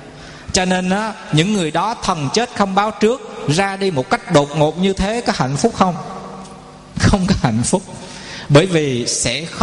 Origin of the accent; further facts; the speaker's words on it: Quy Nhon, Bình Định, Vietnam; ở tại quê hương chúng tôi, thành phố Quy Nhơn, tỉnh Bình Định